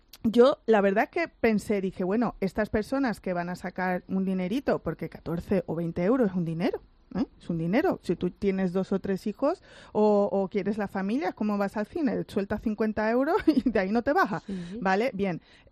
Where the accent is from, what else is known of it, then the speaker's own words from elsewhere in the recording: Torremolinos, Andalusia, Spain; Y yo soy de Torremolinos.